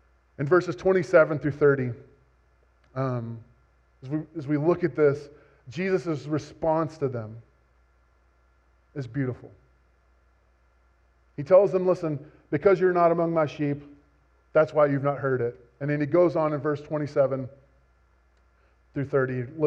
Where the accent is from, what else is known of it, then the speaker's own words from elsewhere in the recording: Austin, Texas, United States; despite growing up in Austin, I grew up, like, my high school years raised animals in FFA.